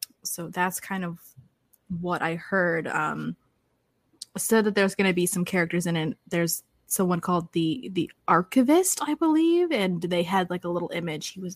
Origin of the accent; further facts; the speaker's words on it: Michigan, United States; I'm from Michigan, so I'm used to a much colder temperature, but it's like in the low 70s here.